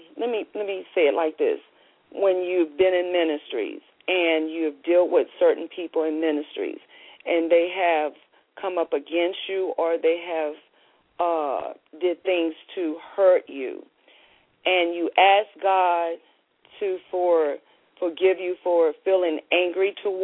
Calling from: Tampa, Florida, United States; From Tampa.

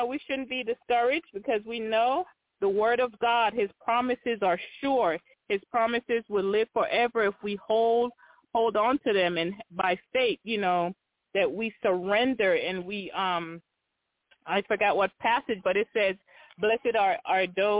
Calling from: Tennessee, United States; I'm calling from Tennessee.

